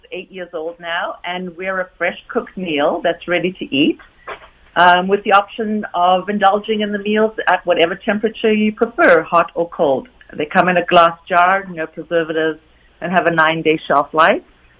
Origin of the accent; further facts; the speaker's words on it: Zimbabwe; Personally, I'm originally from Zimbabwe.